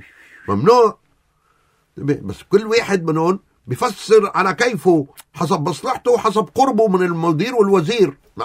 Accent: Lebanon; ليش بتركي سامح لي كلبناني جاي من أرضه

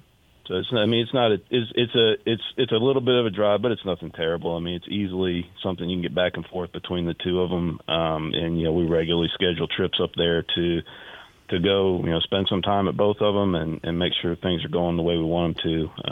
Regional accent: Knoxville, Tennessee, United States; because I'm originally from Knoxville, and, you know, my family still lives in Knoxville.

